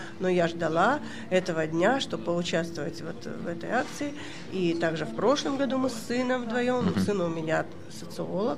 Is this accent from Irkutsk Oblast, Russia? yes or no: yes; Irkutsk, Irkutsk Oblast, Russia; так как мы сибиряки, я из Сибири, из Иркутска